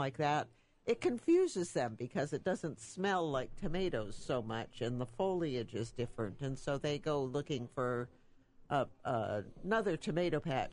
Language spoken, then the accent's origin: English; New York, United States; I'm a New Yorker, and so all of my people are back there, and I don't get back there.